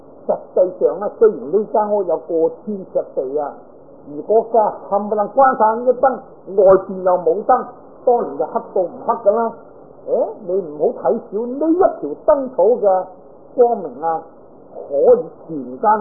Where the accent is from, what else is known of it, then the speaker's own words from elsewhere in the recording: China; 在我哋中国人嚟讲咧，应该都好闻名。